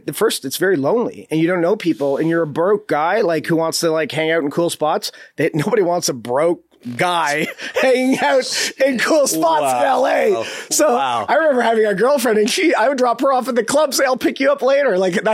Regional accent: Canada; I got a little bit of a Canadian edge, a little bit of an East Coast edge

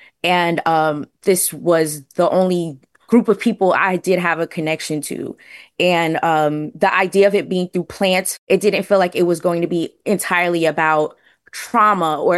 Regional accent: Brooklyn, New York, United States; growing up in Brooklyn, I had no idea what I was doing.

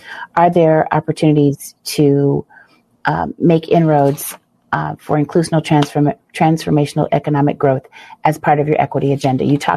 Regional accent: Illinois, United States; I'm from Central Illinois, proudly from there.

